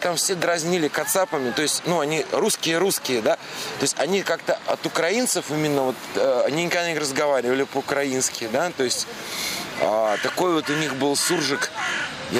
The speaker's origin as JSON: {"language": "Russian", "region": "Moscow", "country": "Russia", "tie": "born there", "said": "я родился в Москве"}